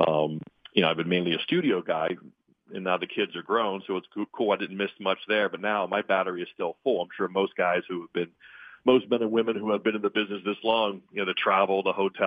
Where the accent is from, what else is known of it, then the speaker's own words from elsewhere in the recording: Pennsylvania, United States; my dad was born and raised in Boston, raised us in the Pittsburgh area, Western Pennsylvania and Eastern Ohio. So it was just part of my upbringing.